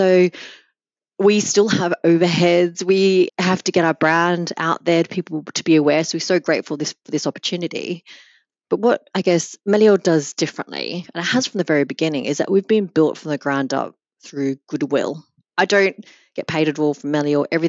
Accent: Australia; I come from Australia.

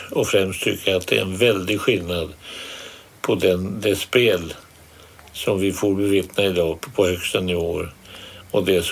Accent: Sweden; Ja, jag är glad för Sveriges del att vi har en sån spelare.

